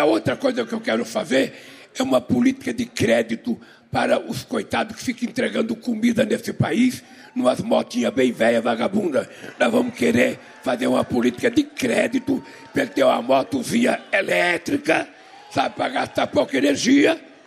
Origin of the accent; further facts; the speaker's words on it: Caetés, Pernambuco, Brazil; born there; moved away; also born or lived in São Paulo; Olha, nasceu onde eu nasci, as crianças morrem até 5 anos de idade de fome, lá em Caetés. Escapar de morrer de fome já foi um milagre para mim. Depois vim para São Paulo